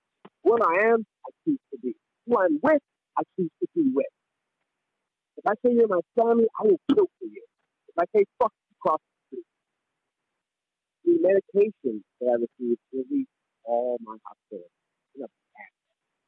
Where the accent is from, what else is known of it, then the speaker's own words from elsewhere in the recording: England, United Kingdom; now in Bronx, United States; So I came to the Bronx. I was born in England. I'm English.